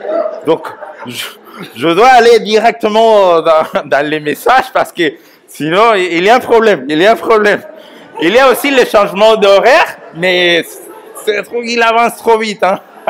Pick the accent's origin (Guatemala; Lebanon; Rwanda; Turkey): Guatemala; accent: Latino; French is a second language; les amis à Guatemala, mon pays d'origine